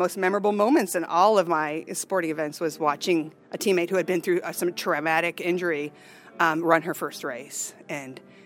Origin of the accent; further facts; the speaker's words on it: Lakeview, United States; I liked growing up in Lakewood. In Lakeview, I mean. I like growing up in Lakeview.